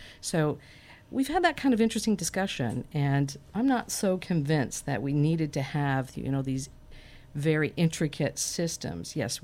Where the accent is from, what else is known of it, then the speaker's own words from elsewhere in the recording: Canada; now in United States; But I'm originally from Canada. So we have a different kind of mindset, perspective on history, coming from Canada and a British tradition. So when I moved down to the States and lovely Cairo